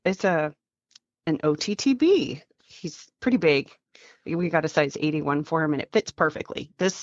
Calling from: Kannapolis, North Carolina, United States; I'm in Kannapolis, North Carolina.

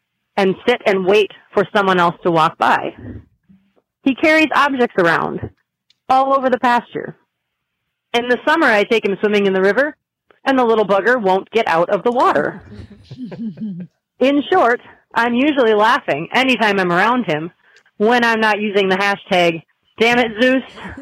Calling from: Wisconsin, United States; Hi, this is … I'm calling from Wisconsin.

